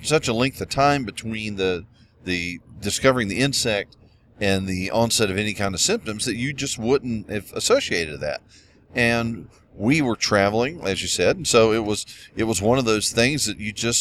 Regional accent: the South, United States; growing up in the South as a child living in a somewhat rural area and getting out in the woods with my friends

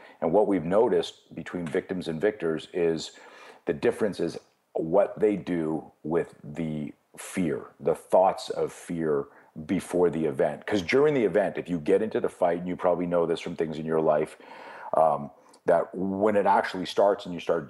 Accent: Canada; I was very, very, competitive in skiing. I grew up in Canada.

